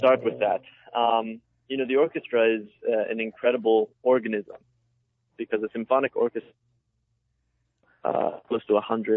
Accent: Durham, North Carolina, United States; born there; I was born in Durham. I think sometimes, and I try not to do this because sometimes it comes across as an affect, but I think it sneaks in. I'm bilingual.

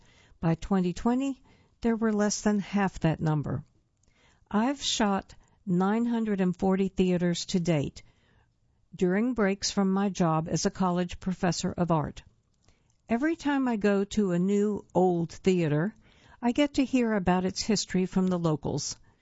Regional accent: Largo, Florida, United States; I chose to document an old cinema near my hometown of Largo, Florida.

